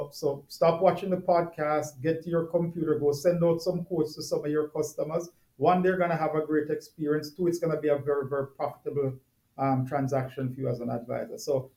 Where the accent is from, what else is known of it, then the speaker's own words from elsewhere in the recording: Jamaica; Probably I'm a little biased because I'm Jamaican